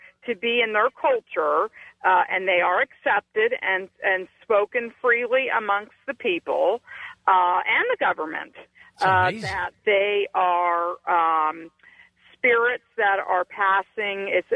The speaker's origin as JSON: {"language": "English", "country": "United States", "said": "I'm from the States. However, my husband and I had a expatriate job overseas in Singapore."}